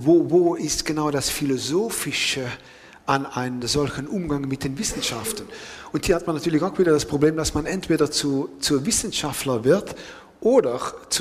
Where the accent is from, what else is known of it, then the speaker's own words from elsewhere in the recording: Netherlands; German is a second language; ich komme ja aus den Niederlanden.